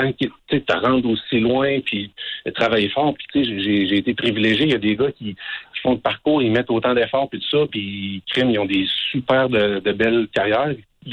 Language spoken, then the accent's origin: French; Quebec City, Quebec, Canada; Puis, tu sais, je viens de Québec, la neige, puis tout ça, Ottawa, c'est pareil, c'est facile.